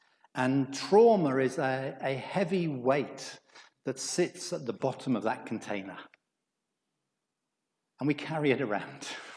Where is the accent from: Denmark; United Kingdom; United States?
United Kingdom; And, you know, of course, we're British, aren't we? So we just have a cup of tea and carry on.